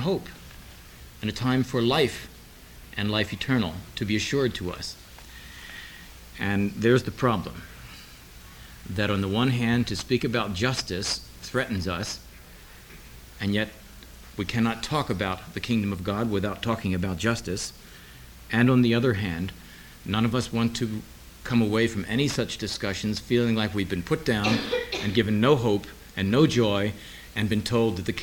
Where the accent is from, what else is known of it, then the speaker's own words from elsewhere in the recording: New York City, New York, United States; I'm from New York City.